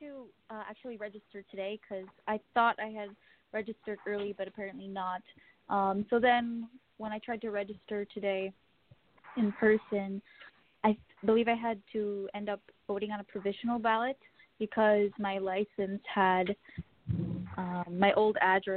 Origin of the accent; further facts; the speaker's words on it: Des Moines, Iowa, United States; I'm from. I'm from Iowa.